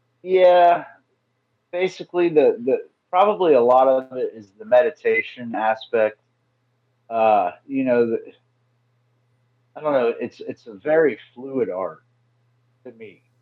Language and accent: English; Pennsylvania, United States; I grew up in Northwest Pennsylvania